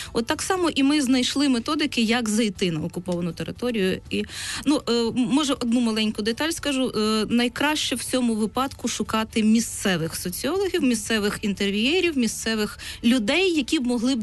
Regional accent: Donetsk, Donetsk Oblast, Ukraine; як ви правильно вже підмітили і сказали, я сама з Донецька, то для мене ця тема, вона є дуже, знаєте, актуалізованою

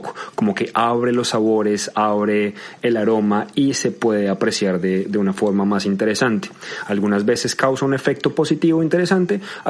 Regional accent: Colombia; creo que ya se habrán dado cuenta que soy colombiano. En mi país, la forma en la que todo el mundo toma whisky es con hielo.

